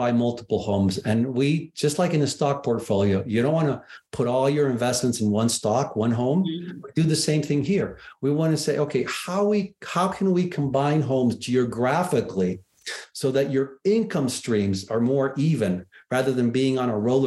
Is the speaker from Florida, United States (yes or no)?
yes; Miami, Florida, United States; Like I'm from Miami, of course, was there 26 years.